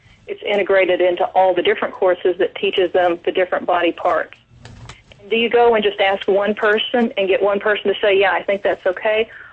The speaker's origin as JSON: {"language": "English", "region": "Texas", "country": "United States", "tie": "born or raised there", "said": "I was raised in Texas and have some idea of geography"}